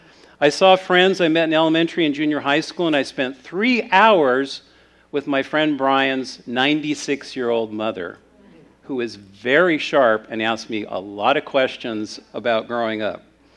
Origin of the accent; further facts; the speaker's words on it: Bellevue, Washington, United States; Paul and I traveled to my hometown of Bellevue, Washington, which is on the east side of Seattle. There's a lake in between called Lake Washington. We went there to see lifelong friends and to return to the place that shaped my early life.